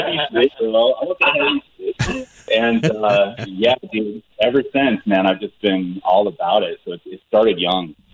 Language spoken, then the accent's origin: English; Alaska, United States; I was born and raised in Alaska.